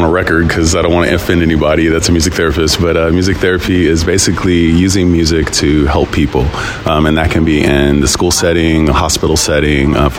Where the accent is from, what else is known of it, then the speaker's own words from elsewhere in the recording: San Diego, California, United States; now in Paso Robles, United States; So I am from San Diego, but that's not where I like reside. I currently live in a place called Paso Robles, mm-hmm. which is in the middle of California.